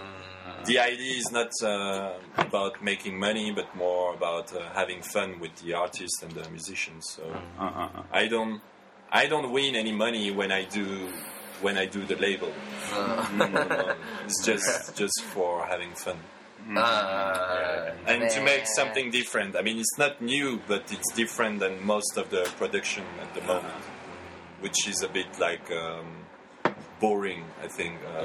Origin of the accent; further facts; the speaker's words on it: France; English is a second language; moved away as an adult; also born or lived in Paris; now in Berlin, Germany; I come from France. I moved to Berlin around 8.5 years ago because I could not stand Paris anymore. I was living in Paris before Berlin. I don't come from Paris, but I was living in Paris.